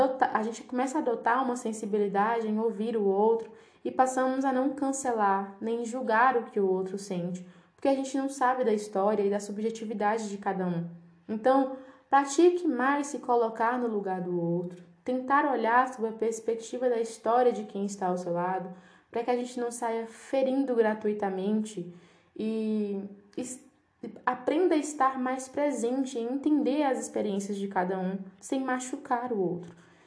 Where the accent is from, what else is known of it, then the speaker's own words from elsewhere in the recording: Bahia, Brazil; eu sou da Bahia. E quando eu cheguei em Rio Preto para fazer faculdade, em São Paulo